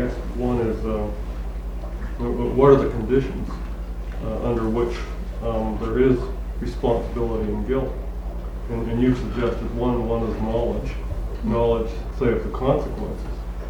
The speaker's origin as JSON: {"language": "English", "country": "Canada", "lives_now": "United States", "said": "Well, I'm not a citizen of the United States, I'm a Canadian"}